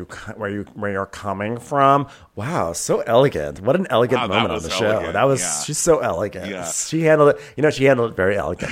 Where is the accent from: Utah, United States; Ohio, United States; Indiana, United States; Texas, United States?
Utah, United States; And so it was hard growing up in Utah.